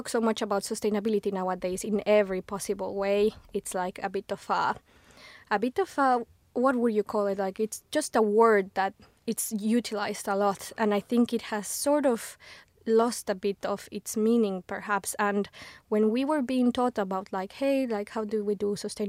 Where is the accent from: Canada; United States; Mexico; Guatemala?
Guatemala; So you, for example, I'm from Guatemala